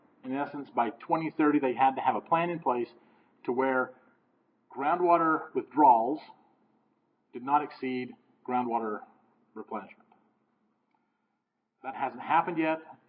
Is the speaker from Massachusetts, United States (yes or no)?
no; Arizona, United States; first thing is I'm from Arizona, and this is Phoenix.